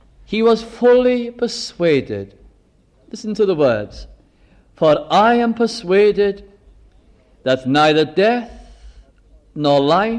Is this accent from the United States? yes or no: no; North West England, United Kingdom; In the little Welsh chapel where I was brought up in Lancashire, in South Lancashire